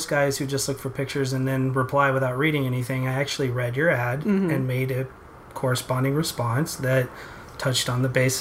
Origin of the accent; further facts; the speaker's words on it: Taylor, United States; you live in my hometown where I grew up and graduated high school.